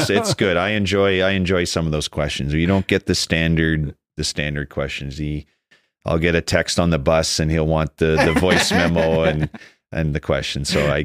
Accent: Ottawa, Ontario, Canada; growing up in Ottawa, there was lots of outdoor rinks.

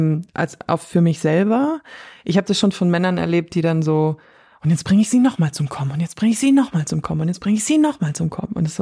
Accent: Munich, Bavaria, Germany; wir beide tatsächlich gebürtige Münchnerinnen sind, was nicht so gängig ist oft in der Stadt.

